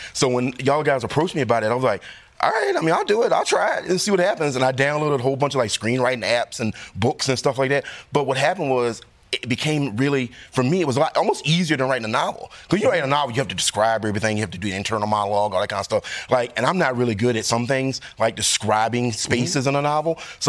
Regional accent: Virginia, United States; I grew up in Southeast Virginia, really poor.

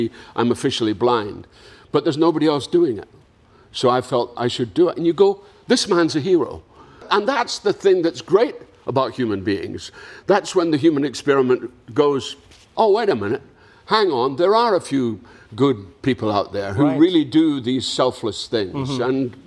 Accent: Dundee, Scotland, United Kingdom; I was back in my hometown of Dundee in Scotland

